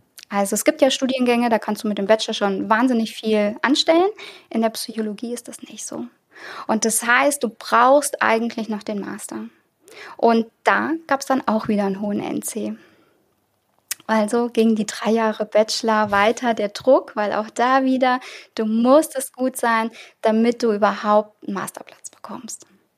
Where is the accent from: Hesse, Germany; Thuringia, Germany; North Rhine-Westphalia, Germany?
Hesse, Germany; Also ich bin ja Hessin, man hört es ja, ich habe hier keinen bayerischen Akzent. Ich bin ja aus Hessen